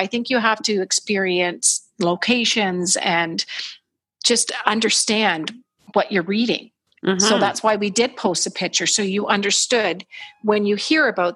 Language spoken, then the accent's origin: English; Englehart, Ontario, Canada; born there; I was born in Tomstown, which is just outside of Englehart, in around the Hilliardton area.